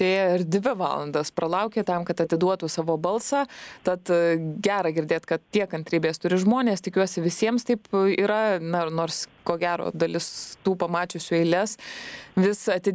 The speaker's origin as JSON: {"language": "Lithuanian", "town": "Vilnius", "region": "Vilnius County", "country": "Lithuania", "said": "mes esam vilniečiai. Vilniuje registruoti"}